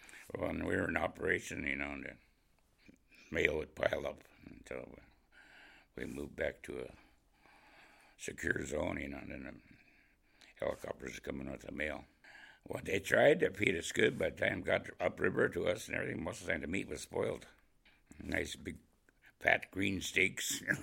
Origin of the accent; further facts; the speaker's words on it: Alaska, United States; Where are you from? I'm from Alaska.